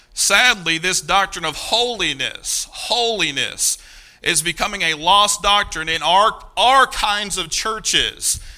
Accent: Kentucky, United States; I'm going to butcher these, all right, because I'm from Kentucky.

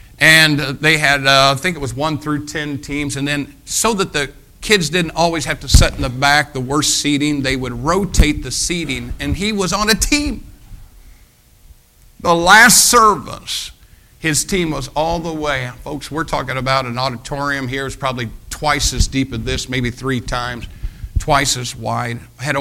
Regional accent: United States; I don't apologize for being American. I'd rather live in this country than any other country in the world.

